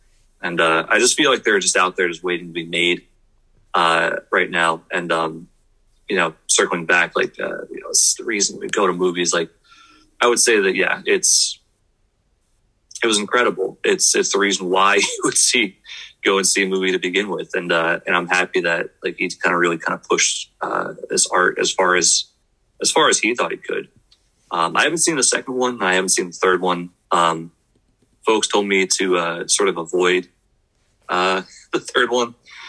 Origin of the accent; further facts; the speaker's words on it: New Jersey, United States; growing up in New Jersey, I know like a couple of Italian people